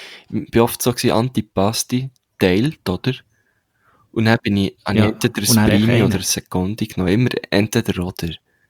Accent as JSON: {"language": "German", "country": "Switzerland", "said": "wir sind Schweizer."}